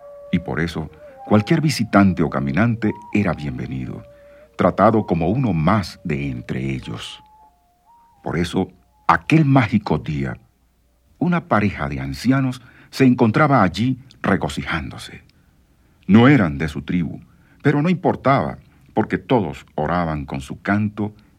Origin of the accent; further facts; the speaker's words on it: Mérida, Venezuela; de Mérida, Venezuela.